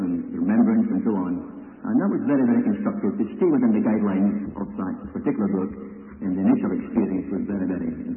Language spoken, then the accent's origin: English; Scotland, United Kingdom; I was raised in Scotland. I speak the Raisi.